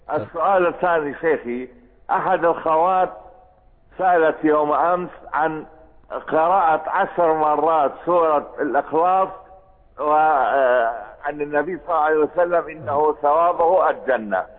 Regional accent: Iraq; عندنا في العراق الآن ما يسمى بالفصل العشائري

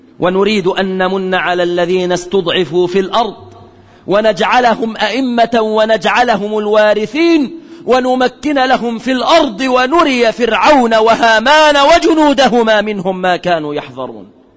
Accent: Egypt; بلادنا مصر

